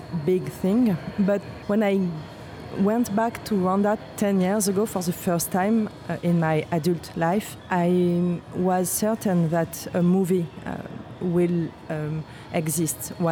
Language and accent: English; France; English is a second language; I'm French, I'm living in Paris, and I studied editing before being director.